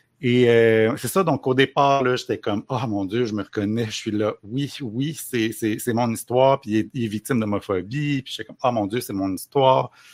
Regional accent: Montreal, Quebec, Canada; Je viens pas de Drummondville, je viens de Montréal, mais je viens de Montréal Centre-Sud. Fait que, tu sais, c'est ça, c'est un quartier... Ben, c'est pas un quartier où les gens riches vivent, on va dire.

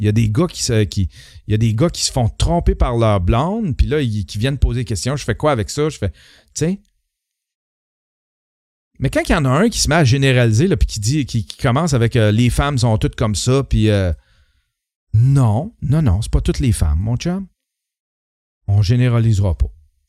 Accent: Canada; C'est pas moi. Moi, je suis Canadien.

